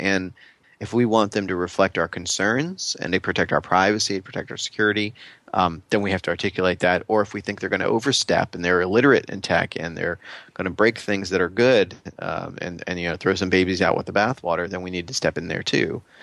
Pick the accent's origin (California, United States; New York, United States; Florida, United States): New York, United States; New York City; I'm a New Yorker. You know, we've got kids here in New York City